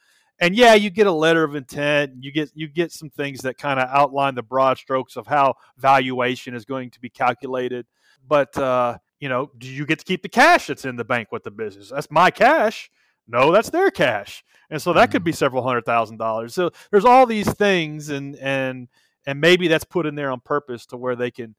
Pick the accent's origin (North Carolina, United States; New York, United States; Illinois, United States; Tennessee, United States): Tennessee, United States; Like, I'm from Tennessee.